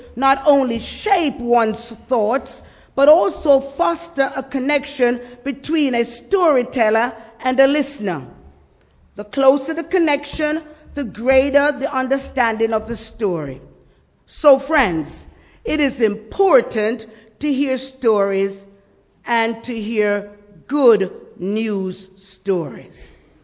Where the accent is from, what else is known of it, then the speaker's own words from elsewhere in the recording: Jamaica; I said, "But I'm from Jamaica and we see the beach all the time. We don't make a big deal."